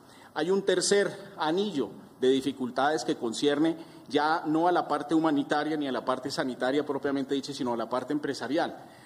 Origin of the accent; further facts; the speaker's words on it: Colombia; la manera como hemos concebido el problema desde el punto de vista financiero que nos concierne como colombianos.